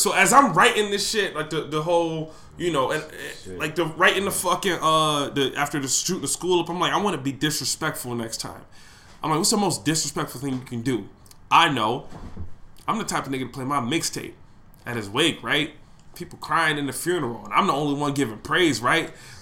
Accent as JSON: {"language": "English", "town": "Buffalo", "region": "New York", "country": "United States", "said": "you a Buffalo nigga, and I made it clear I'm from Buffalo. I ain't hiding behind that."}